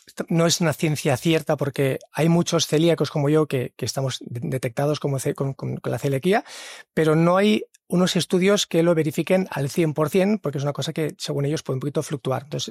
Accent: Sitges, Catalonia, Spain; born there; volví otra vez a Sitges, en mi pueblo natal, a Barcelona

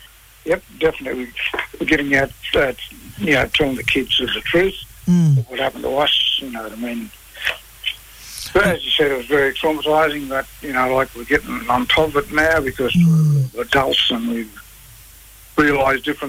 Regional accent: New South Wales, Australia; number 12 … I'm from the Goombang Year mob down the north coast of New South Wales.

